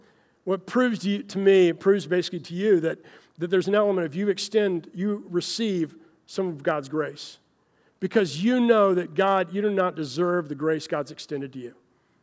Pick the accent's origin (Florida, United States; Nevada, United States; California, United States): Florida, United States; my wife and I grew up in Florida, but I was in Texas in seminary.